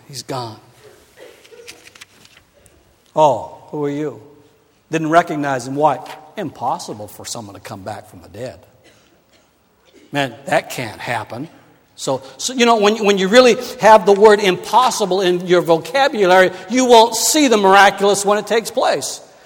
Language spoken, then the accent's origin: English; Maine, United States; I never left my home state of Maine until I was in my teens. I had never gone beyond the borders of Maine.